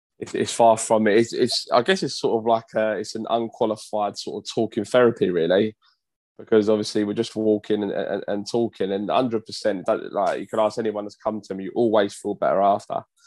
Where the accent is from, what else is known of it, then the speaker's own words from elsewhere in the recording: Bermondsey, London, United Kingdom; I guess from where I'm from Bermondsey and this way, so we're all sort of meant to be geezers around this way and stuff like that.